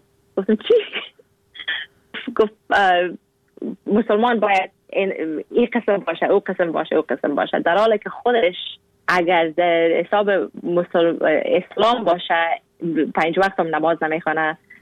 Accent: Afghanistan; now in Canada; گفتم از کانادا. گفت نیروسی از کجا هستی؟ گفتم از افغانستان. گفت از افغانستان اگه هستی یعنی که مسلمان هستی نه؟ گفتم ما اگه از افغانستان هستم مسلمان هستم

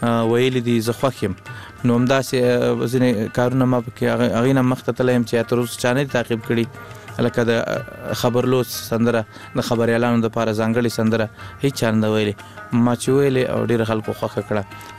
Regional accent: Kunduz, Afghanistan; also born or lived in Laghman; زمنګ اصلا د لغمان ولایت یو بیا تلې کندوز ته د ناقلونو په دوره کې

